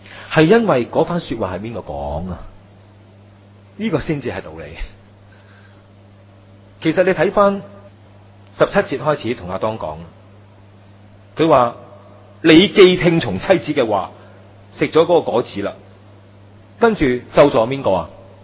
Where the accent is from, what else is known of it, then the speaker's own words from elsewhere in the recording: China; 所以我哋中国人、东方人呢，嗰种嘅父权啦，男人系一家之主啦